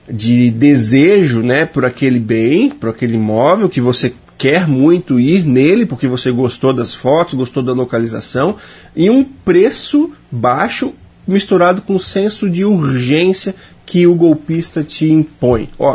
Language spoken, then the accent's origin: Portuguese; Florianópolis, Santa Catarina, Brazil; Eu sou natural de Florianópolis